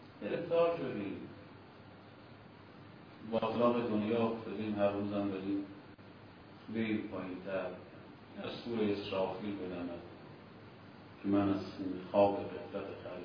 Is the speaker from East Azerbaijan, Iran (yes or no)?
no; Mashhad, Razavi Khorasan, Iran; اگه بچه مشهدم صبح میرفتم نان بگیرم